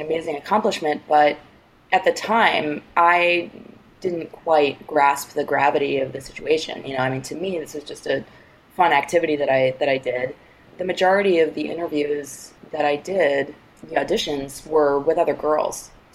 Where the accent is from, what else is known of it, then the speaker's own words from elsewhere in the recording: New York, United States; So when I was six, my mom was reading the paper, and I grew up in New York.